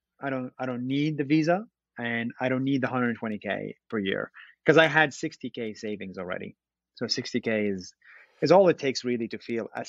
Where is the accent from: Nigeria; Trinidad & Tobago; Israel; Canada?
Israel; moved away as an adult; now in United States; Like, yes, sire, no, sire. Yes, sire, no, sire. It's complicated. I was born and raised in Israel. I'm Palestinian Israeli, so it's double whammy. Moved to the United States for college